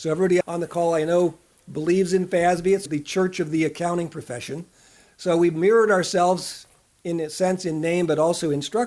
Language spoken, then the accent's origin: English; Chicago, Illinois, United States; also born or lived in Texas / Melbourne, Australia; So I'm originally from Chicago, so that's probably where I got my accent that you're listening to.